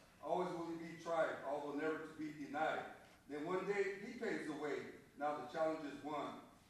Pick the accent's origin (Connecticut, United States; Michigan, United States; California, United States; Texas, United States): California, United States; Los Angeles; I'm from Lincoln Heights, East Los.